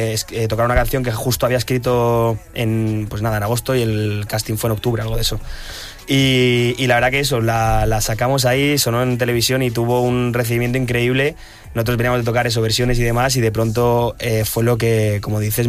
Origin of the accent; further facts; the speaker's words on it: Las Rozas, Community of Madrid, Spain; Y en un concierto que estábamos dando en Las Rozas, de donde yo soy